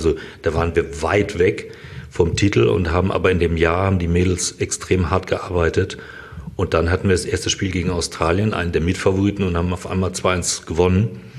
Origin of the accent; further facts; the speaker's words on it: Mannheim, Baden-Württemberg, Germany; Mein Bruder und ich, wir sind in Mannheim aufgewachsen, in der Nähe vom VfR Mannheim